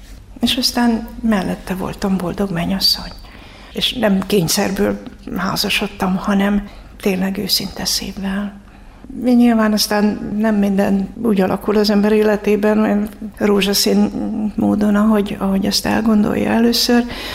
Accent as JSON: {"language": "Hungarian", "town": "Debrecen", "region": "Hajdú-Bihar", "country": "Hungary", "tie": "born or raised there", "said": "Hát én Debrecenben nőttem föl, és az egy kis gyülekezet."}